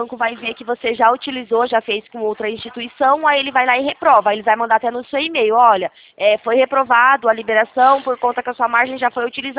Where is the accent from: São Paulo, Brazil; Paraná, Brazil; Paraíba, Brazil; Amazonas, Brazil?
São Paulo, Brazil; Leme; Eu sou de Leme, São Paulo, né, interior de São Paulo.